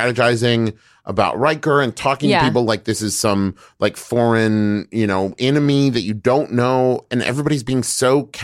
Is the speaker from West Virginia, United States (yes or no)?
yes; West Virginia, United States; born there; like when I was born in West Virginia and my accent until I was like 14 sounded like, hey, everybody, how's it going?